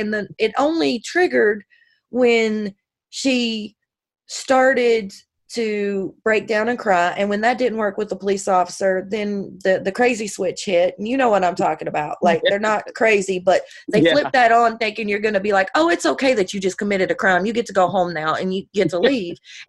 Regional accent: the South, United States; And we're from the South, so we're not used to people just bumping into us and not saying, excuse me.

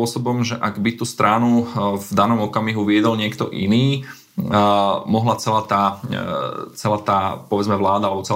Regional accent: Poprad, Prešov Region, Slovakia; Andrej je z Popradu, ja som z Popradu.

